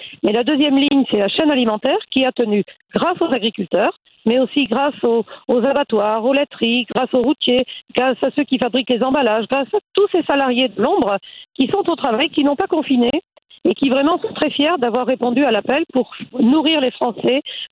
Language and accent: French; Auvergne-Rhône-Alpes, France; dans cette belle région qui est la mienne, je suis native du Cantal